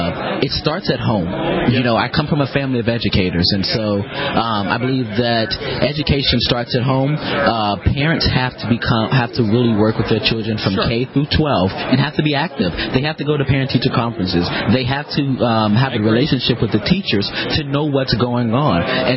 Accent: Chicago, Illinois, United States; born there; I was born in Chicago, but it didn't say it.

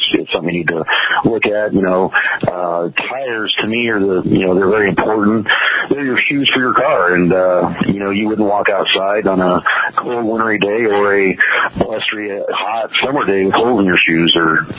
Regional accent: Colorado, United States; I'm originally from Colorado

